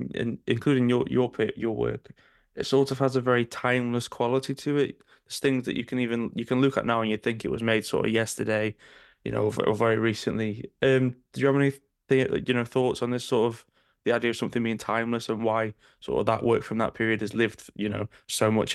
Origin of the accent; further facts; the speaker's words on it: Stoke-on-Trent, West Midlands, United Kingdom; I'm from Stoke. We've had all the pottery stuff, and then we've kind of died a death after that.